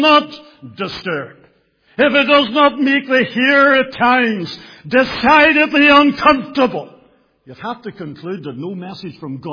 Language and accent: English; Bangor, Northern Ireland, United Kingdom; many of those that I would have been at school and played with growing up in Bangor, I knew those families.